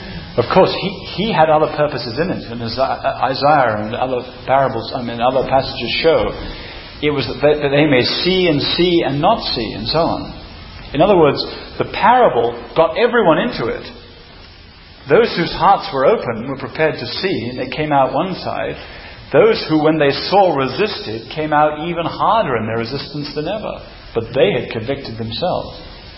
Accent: England, United Kingdom; the whole way I've been brought up, as a Christian as well as just an English person, was not in that direction.

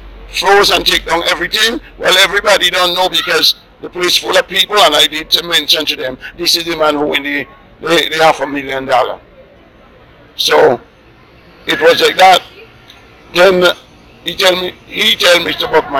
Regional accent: Grenada; also born or lived in Saint Vincent and the Grenadines; I grew up as Grenadian. I grew up in Pitimatnik from the age of four plus almost 5 years. I grew up there with my aunt as a baby.

